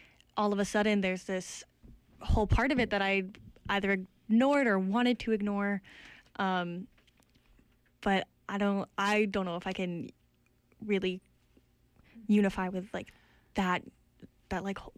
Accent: United States; Like, as an American, when I travel, I definitely get a lot of like, well, like, you're so like religious.

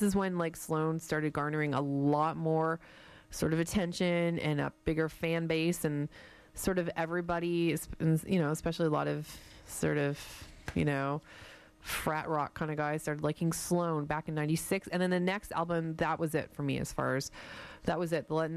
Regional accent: Windsor, Ontario, Canada; this is when I was living back in Windsor, Ontario, and my hometown.

